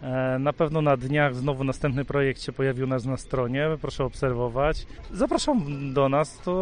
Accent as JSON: {"language": "Polish", "town": "Kluczbork", "region": "Opole Voivodeship", "country": "Poland", "said": "Pochodzę osobiście z Kluczborka, więc bardzo, bardzo lubię ten teren, niedaleko mieszkam, więc tyle."}